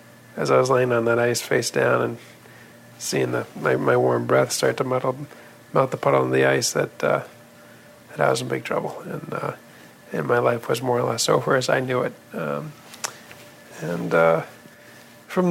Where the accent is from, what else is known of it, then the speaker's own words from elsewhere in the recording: Maine, United States; I grew up in Maine.